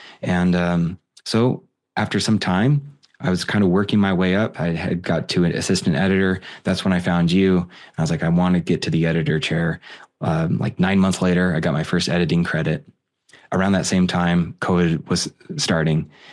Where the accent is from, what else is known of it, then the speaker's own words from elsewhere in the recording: Montana, United States; But I grew up in Montana. I played college football at a small college.